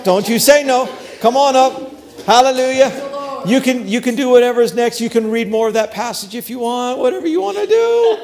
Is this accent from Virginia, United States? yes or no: no; Hollywood, Florida, United States; Yes, I grew up, because I grew up in Hollywood, Florida. We had a pool at our house.